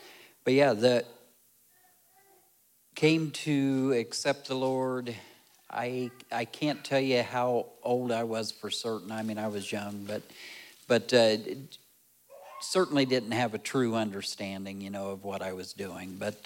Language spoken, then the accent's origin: English; Alger, United States; I was born and raised in Alger, which Olivia knows what I'm talking about. But born and raised there in Alger, my dad was a minister for 30 or 31 years there at the Alger First United Methodist.